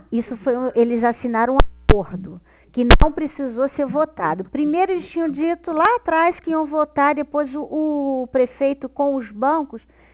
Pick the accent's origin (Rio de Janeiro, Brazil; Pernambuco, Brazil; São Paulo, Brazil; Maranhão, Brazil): Rio de Janeiro, Brazil; Eu sou do Rio. Eu sou do Rio.